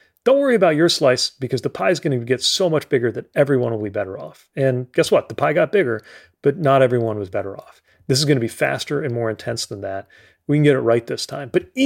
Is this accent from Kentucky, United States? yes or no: no; Indiana, United States; the arrival of trade and automation that really created a lot of wreckage where I was growing up in Indiana in the 1990s and early 2000s.